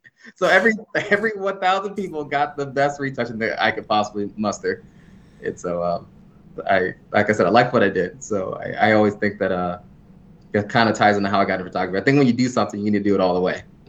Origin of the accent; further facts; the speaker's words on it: Warren, Ohio, United States; also born or lived in Cleveland / Shaker Heights; From Warren, I moved around a bunch, the various areas surrounding Cleveland, ended up in Cleveland proper for a good while, and finished up my formative years in the suburbs of Shaker Heights, went to school out here, John Carroll.